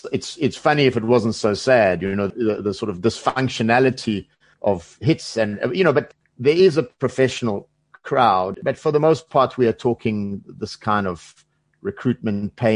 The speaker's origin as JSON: {"language": "English", "country": "South Africa", "said": "what's fascinating for me as a South African, okay, I've worked for the UN in many places"}